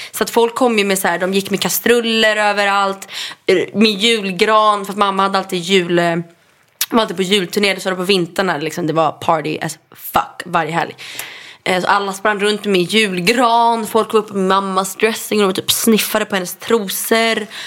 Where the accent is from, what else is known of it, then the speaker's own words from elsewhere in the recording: Stockholm, Stockholm County, Sweden; Gördis och Kajsa kom från Östermalm. Vi var de enda från Östermalm till Lidingö